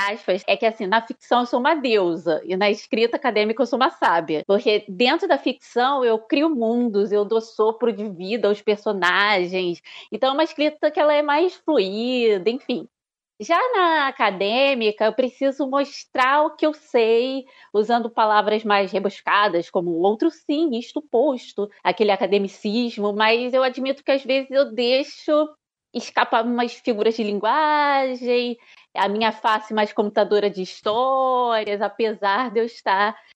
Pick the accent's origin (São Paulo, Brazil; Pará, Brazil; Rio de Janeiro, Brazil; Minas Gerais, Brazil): Rio de Janeiro, Brazil; Duque de Caxias; Sou nascida e criada em Duque de Caxias, no Rio de Janeiro. É uma cidade da Baixada Fluminense, né? É mais periférica.